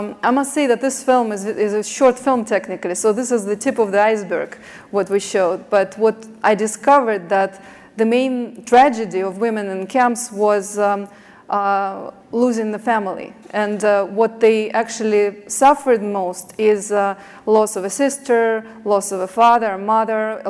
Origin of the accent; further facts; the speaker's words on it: Russia; English is a second language; moved away as an adult; when I was growing up in Russia in the 80s and when I was a journalist in the early 90s